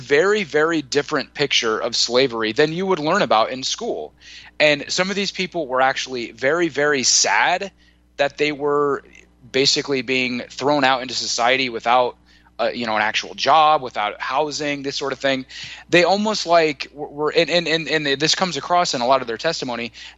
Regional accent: United States; that's totally been my experience living and growing up in America, and I've lived like all over the country

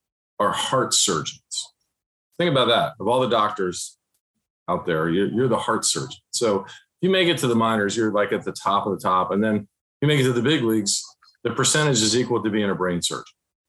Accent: Vienna, Virginia, United States; You know, we won state tournaments and competed at the national level just for my community, you know, growing up in Vienna, Virginia.

